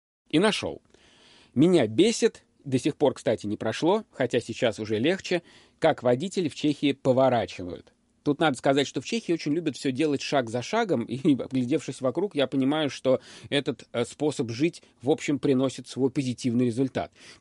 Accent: Moscow, Russia; now in Prague, Czechia; До сих пор я обычно говорил, что я живу в Москве, а сейчас в Праге работаю. Но, мол, вы не думайте. Я часто приезжаю, а все еще москвич. И с вами я из России, в конце концов.

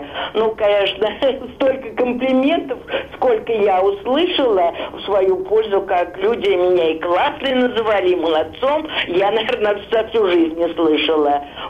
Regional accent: Moscow, Russia; Я москвичка, мне 82 года.

